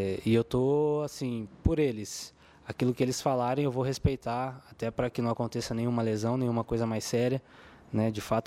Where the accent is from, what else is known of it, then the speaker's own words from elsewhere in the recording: São Paulo, Brazil; tenho 28 anos, sou natural de São Paulo.